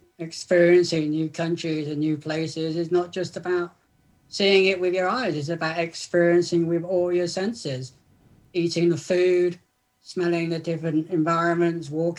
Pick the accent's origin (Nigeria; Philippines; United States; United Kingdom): United Kingdom; South West England; I'm from Southwest England. I live in a small seaside town at the moment, about 3 hours from London by train.